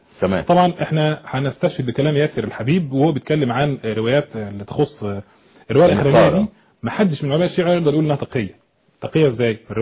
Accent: Egypt; والغريب ان المختار ده سبحان الله يعني عندنا في مصر دايما يقولوا يخلق من ظهر العالم فاسد.

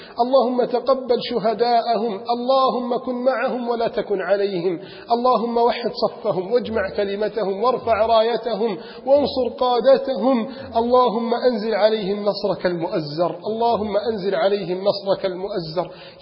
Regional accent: Alexandria, Alexandria Governorate, Egypt; حتى لدرجة أنهم لم يستطيعوا توديعه على الشاطئ عندنا في الإسكندرية

